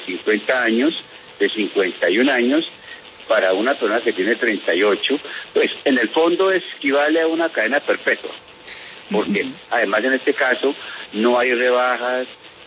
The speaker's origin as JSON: {"language": "Spanish", "country": "Colombia", "said": "A mí si me preguntan como colombiano, yo me siento, digamos, tranquilo en este caso"}